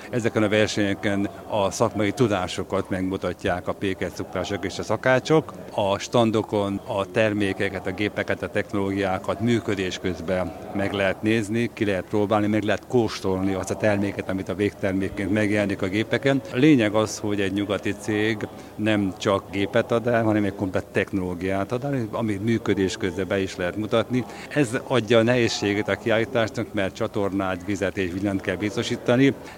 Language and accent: Hungarian; Székely Land, Romania; milyen nagy dolog az, hogyha székelyföldi magyarként piacvezető tudsz lenni